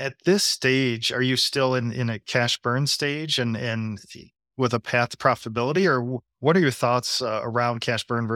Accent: Midwest, United States; because I come from the Midwest in the US and you'd see all these, small manufacturers throughout the Midwest.

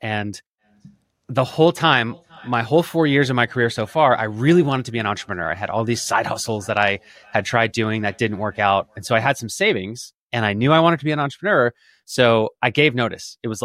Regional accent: Philadelphia, Pennsylvania, United States; I was super passionate about my hometown, which is Philadelphia, Pennsylvania.

